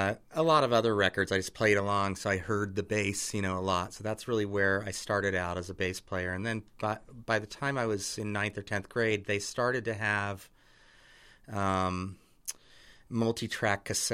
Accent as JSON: {"language": "English", "region": "Midwest", "country": "United States", "tie": "born or raised there", "said": "It was kind of exotic to me, you know, growing up in the Midwest."}